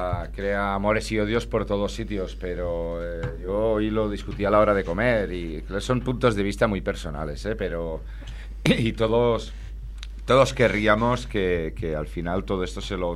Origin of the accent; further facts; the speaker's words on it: Terrassa, Catalonia, Spain; yo soy de Tarrasa